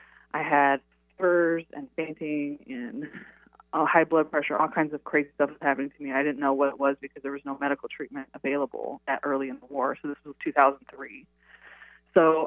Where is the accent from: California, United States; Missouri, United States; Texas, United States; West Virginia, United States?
Missouri, United States; St. Louis; moved away as an adult; So I grew up in St. Louis, Missouri. I joined the Army when I was 18, and I took off, and I went to see the world.